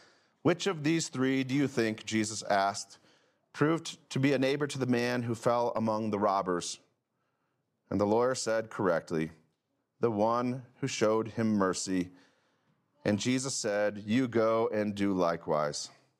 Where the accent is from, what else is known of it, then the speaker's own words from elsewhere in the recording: Indiana, United States; growing up in Northeast Indiana.